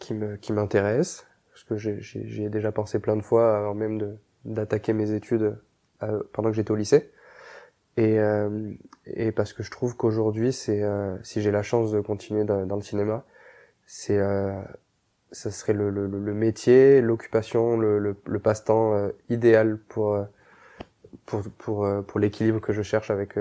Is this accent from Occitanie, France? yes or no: yes; Montpellier, Occitanie, France; Je suis né à Montpellier, j'ai grandi là-bas